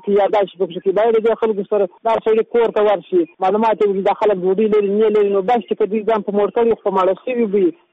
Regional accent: Afghanistan; موږ هم د دې هېواد بچیان یو، موږ د افغانستان خلک یو

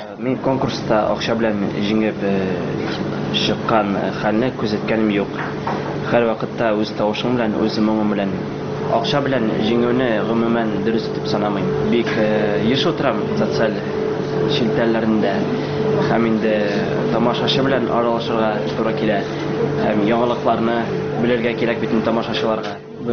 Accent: Bashkortostan, Russia; Туган ягым Башкортстан Республикасы Нуриман районында туып үскәнмен.

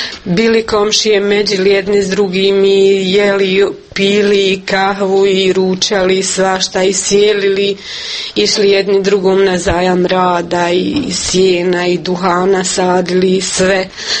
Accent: Glogova, Republika Srpska, Bosnia & Herzegovina; Rodom sam pod Konjović polje u Glogovu i sam bila udata.

